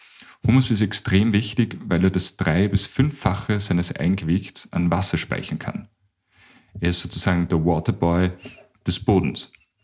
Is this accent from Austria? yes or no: yes; Krems an der Donau, Lower Austria, Austria; Zum Beispiel bei uns in Krems an der Donau über der Altstadt gibt es 2 Rieden auf einem und demselben Berg.